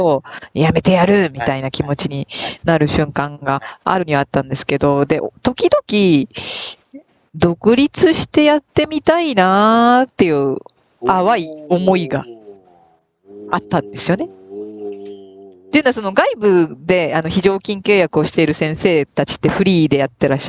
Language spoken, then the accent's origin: Japanese; Kansai, Japan; also born or lived in Shimane; 島根で生まれてね、関西でずっと生きてきましたから、